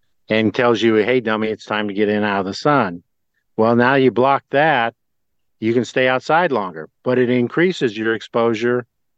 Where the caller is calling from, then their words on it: New Jersey, United States; New Jersey.